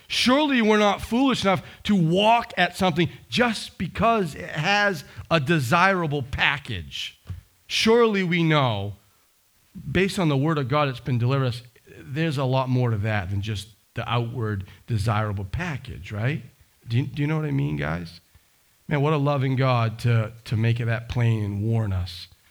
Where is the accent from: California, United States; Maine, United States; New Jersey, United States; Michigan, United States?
Maine, United States; I grew up in Maine, and didn't look like that, actually.